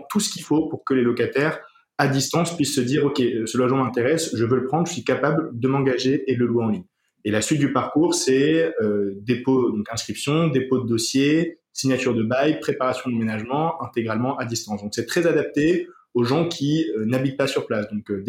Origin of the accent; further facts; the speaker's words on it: Marseille, Provence-Alpes-Côte d'Azur, France; Moi, je viens de Marseille